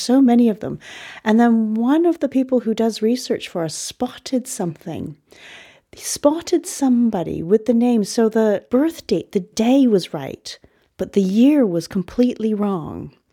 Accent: Canada; So I'm from Canada

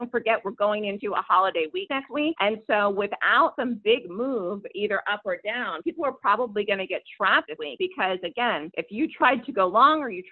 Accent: New York, United States; not just for the stock market, but also as a New Yorker.

